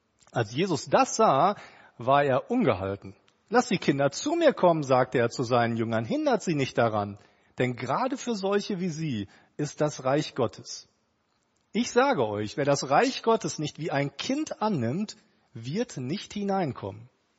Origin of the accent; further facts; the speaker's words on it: Kierspe, North Rhine-Westphalia, Germany; die Frau, Corinna, die stammt aus Halver, das ist nur 10 Kilometer von Kirspe, von meiner Heimatstadt entfernt.